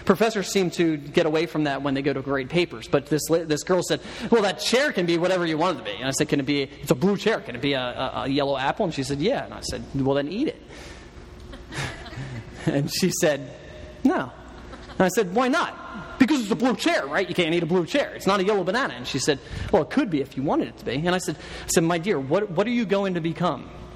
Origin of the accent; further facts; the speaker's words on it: Philadelphia, Pennsylvania, United States; It's kind of like me. I'm from Philly. You know what that entails, right? Just, I'm from Philly, all right?